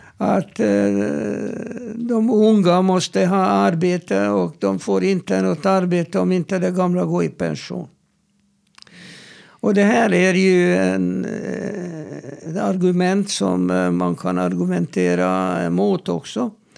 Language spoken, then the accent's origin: Swedish; Hungary; samhällen som jag kom ifrån, Ungern, där man har pensionerat folk, män vid 60 och kvinnor 55 års ålder